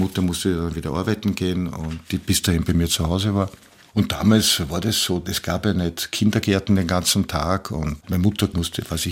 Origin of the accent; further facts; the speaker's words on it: Vienna, Austria; Also man kann jetzt schwer sagen, ich bin in Wien aufgewachsen in dem Sinn, dass ich von Kindheit an die Topografie Wiens gelernt hätte, ja. Aber die Großeltern und meine Familie, die zum Teil ja jüdisch ist, aber das ist mehr so ein Kulturjudentum